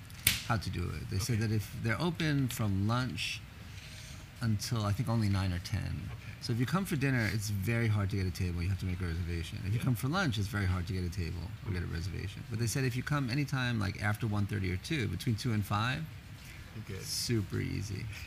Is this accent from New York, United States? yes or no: yes; New York City, New York, United States; And I grew up in New York City.